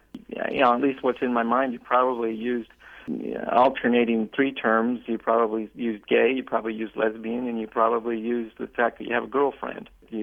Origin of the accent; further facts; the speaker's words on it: United States; I identify myself as an American, and most importantly, I identify myself as a human being.